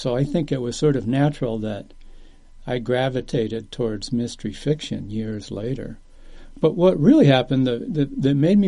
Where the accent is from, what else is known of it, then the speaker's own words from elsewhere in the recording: Michigan, United States; So if I write this or like write that story about growing up in Michigan, it's like a little piece of carpentry.